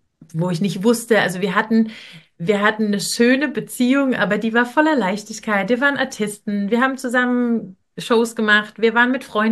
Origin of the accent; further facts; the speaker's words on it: Germany; ich komme aus Deutschland. Wir sprechen verschiedene Sprachen. Ich spreche Russisch